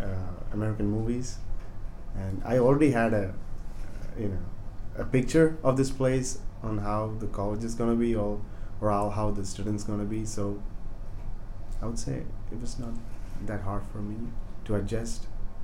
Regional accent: Kerala, India; I'm from India originally, and the southern part of India, a state called Kerala.

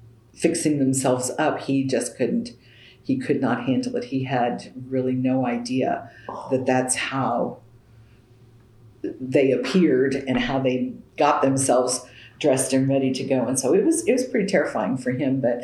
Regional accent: Missouri, United States; I'm from Southeast Missouri, and so where I went to school is about 120 miles south of St. Louis

